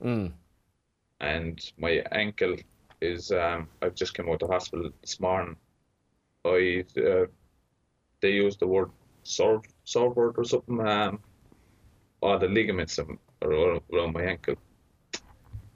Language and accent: English; Killarney, Munster, Ireland; And I was leading rider on Killarney as well and got nothing for us. No prize, no. My hometown, I thought they'd have a big trophy or something for me.